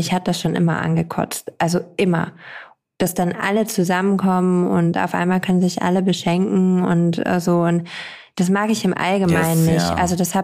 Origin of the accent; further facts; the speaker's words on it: Lower Saxony, Germany; bei uns in Ostfriesland